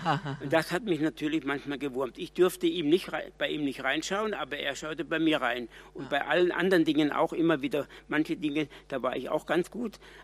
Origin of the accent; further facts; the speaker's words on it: Freiburg im Breisgau, Baden-Württemberg, Germany; ich komme aus Freiburg im Breisgau, dem schönen Schwarzwald, und bin der vierte von vier Jungs